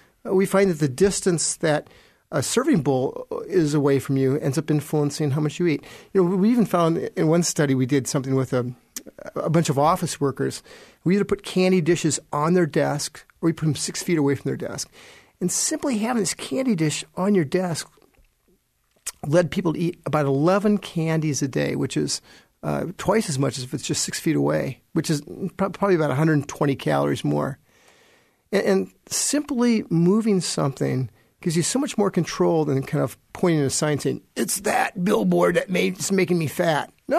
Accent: Sioux City, Iowa, United States; I grew up in Sioux City, Iowa. And back then, everything revolved around food.

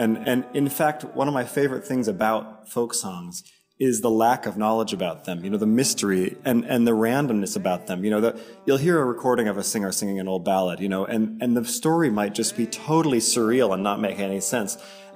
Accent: Brattleboro, Vermont, United States; I was born and raised in Brattleboro and, you know, spent time all over New England growing up, touring around with my family

